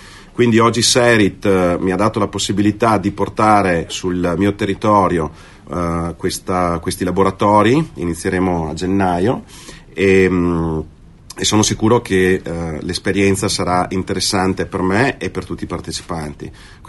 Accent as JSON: {"language": "Italian", "town": "Venice", "region": "Veneto", "country": "Italy", "tie": "born there", "lives_now": "Verona, Italy", "said": "Io provengo da un territorio di mare, provengo dalla Laguna Veneziana perché sono nato lì, anche se ormai abito a Verona da tantissimo tempo"}